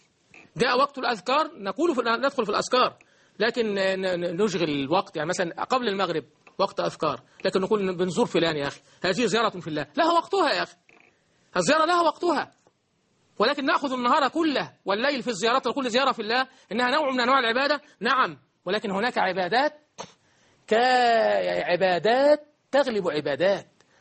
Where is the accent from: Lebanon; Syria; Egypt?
Egypt; بلدنا مصر